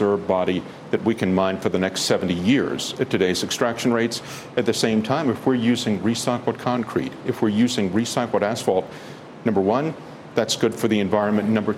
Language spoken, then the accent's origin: English; North Carolina, United States; My home state of North Carolina, for example, has now started dedicating certain amounts of sales tax directly to infrastructure